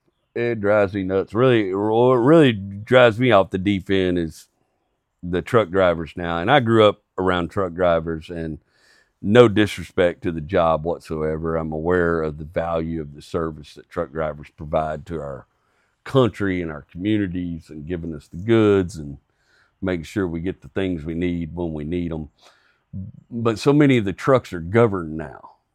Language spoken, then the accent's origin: English; Texas, United States; And so I was raised in Texas, you know, we got a lot of rednecks, and I was raised by hillbillies, people that come from the hills and that have those speech patterns.